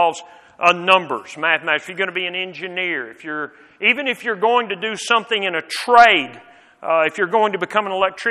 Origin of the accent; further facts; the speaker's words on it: United States; We're an American.